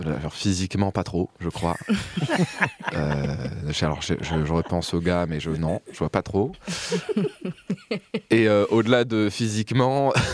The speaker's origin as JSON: {"language": "French", "town": "Grenoble", "region": "Auvergne-Rhône-Alpes", "country": "France", "lives_now": "Lyon, France", "said": "On vient de Grenoble et on fait de la musique."}